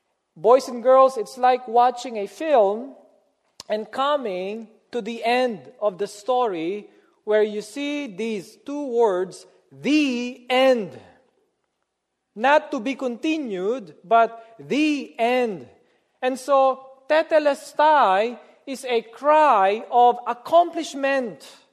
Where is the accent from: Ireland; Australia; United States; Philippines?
Philippines; I grew up in the Philippines. When Holy Week comes, especially on Good Friday, many people in the Philippines would literally have themselves crucified.